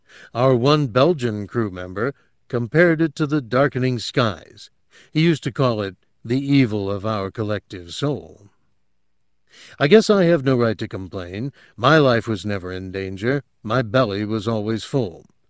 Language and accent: English; India; As an Indian, I had to deal with many aspects of my own culture that had turned self-destructive.